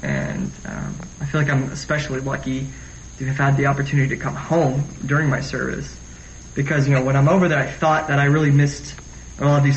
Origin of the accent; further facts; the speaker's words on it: Florida, United States; Well, I'm from Florida, and of course, I went to high school here, and they're exactly the same.